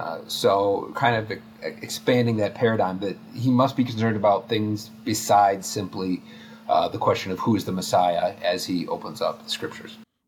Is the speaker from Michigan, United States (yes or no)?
yes; Michigan, United States; But I'm originally from Michigan, and a job opened up for me to teach at what is now Cornerstone Theological Seminary, formerly Grand Rapids Theological Seminary.